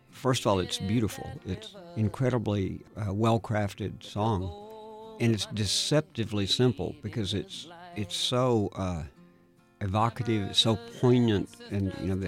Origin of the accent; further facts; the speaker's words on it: Lubbock, Texas, United States; also born or lived in Austin, United States / Los Angeles, United States; I'm originally from Lubbock, Texas, by way of Austin and L.A.